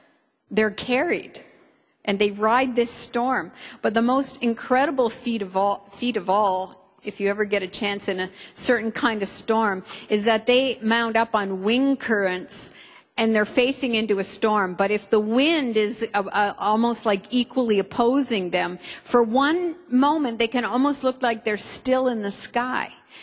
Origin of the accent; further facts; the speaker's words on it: Canada; Growing up in Canada, I lived in a few places, and one of the places I lived in till I was 14 is I lived very close to a bay, a stagnant, kind of shallow, protected body of water.